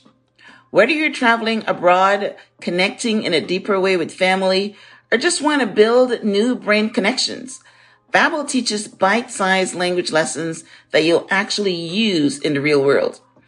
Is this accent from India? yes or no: no; Guyana; born there; I was born in Guyana. Guyana is a third world country, is a very poor country. And I was born in poverty.